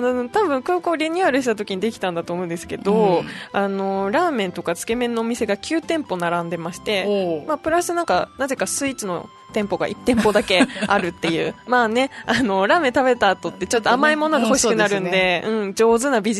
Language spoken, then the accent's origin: Japanese; Saga, Japan; で博多の隣も佐賀県ですね、の出身なので